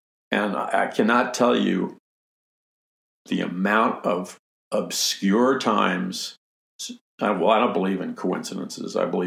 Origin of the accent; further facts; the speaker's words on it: New York City, New York, United States; I grew up in an apartment building with an elevator. I mean, I grew up in New York City. Elevators were everywhere.